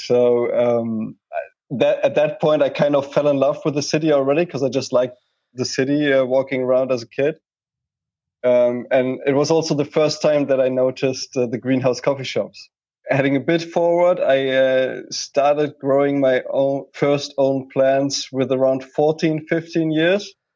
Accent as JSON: {"language": "English", "country": "Germany", "tie": "born or raised there", "second_language": "English", "said": "I'm originally from Germany. So I grew up under prohibition"}